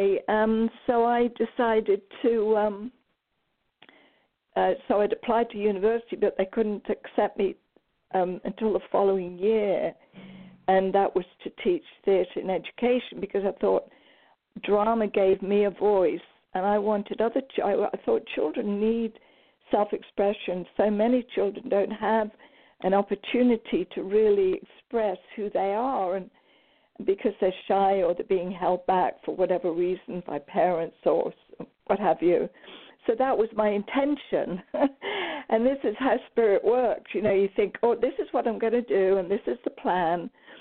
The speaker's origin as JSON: {"language": "English", "region": "England", "country": "United Kingdom", "tie": "born or raised there", "said": "I mean, I grew up in England where we'd see the Vietnam War on the television"}